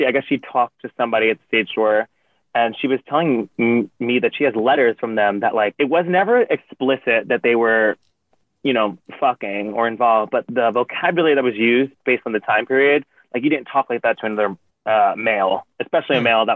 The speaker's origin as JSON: {"language": "English", "town": "Yonkers", "region": "New York", "country": "United States", "said": "Like, I'm from Yonkers. He's from the Bronx or Brooklyn."}